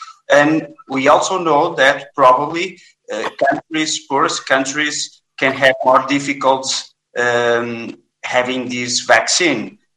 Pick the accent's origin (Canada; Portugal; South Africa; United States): Portugal; English is a second language; And as you can see, I'm from Portugal.